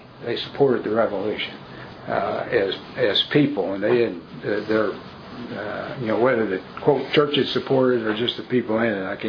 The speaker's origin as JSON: {"language": "English", "town": "Louisville", "region": "Kentucky", "country": "United States", "said": "I'm from Louisville"}